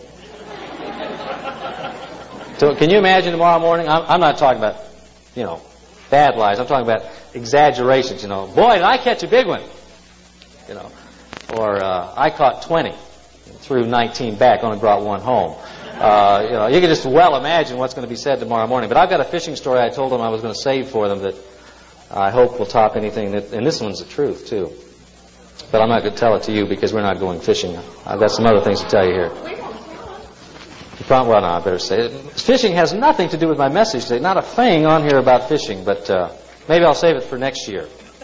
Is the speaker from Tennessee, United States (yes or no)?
yes; Tennessee, United States; It sounds a little bit like where I grew up over here in Tennessee